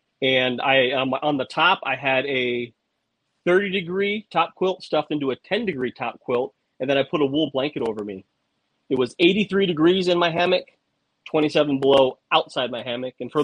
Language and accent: English; Florida, United States; born there; I was born in Florida.